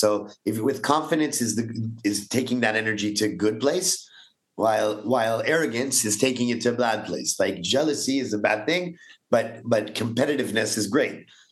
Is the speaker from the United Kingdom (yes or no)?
no; Canada; now in Israel; I'm also a Canadian Jew that came to Israel